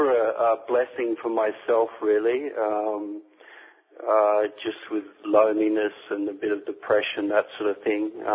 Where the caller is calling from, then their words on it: Australia; I'm calling from Australia, actually.